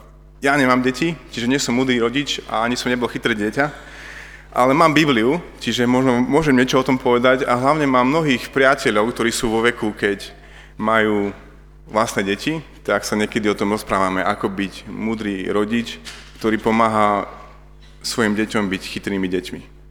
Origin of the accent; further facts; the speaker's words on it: Levice, Nitra Region, Slovakia; a som z Levíc.